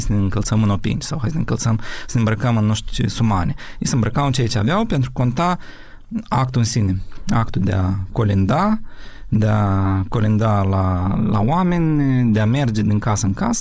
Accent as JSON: {"language": "Romanian", "country": "Ukraine", "second_language": "Romanian"}